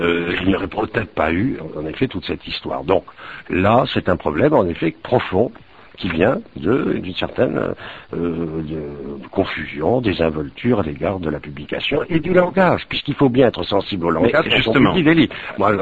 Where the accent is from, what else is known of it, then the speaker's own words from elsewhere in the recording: Bordeaux, Nouvelle-Aquitaine, France; je suis de Bordeaux, ma famille est.